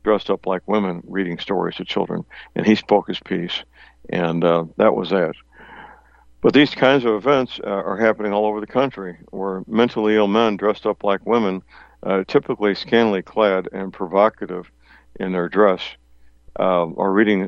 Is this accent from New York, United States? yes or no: no; Steelville, Missouri, United States; Here locally in my hometown, Steelville, Missouri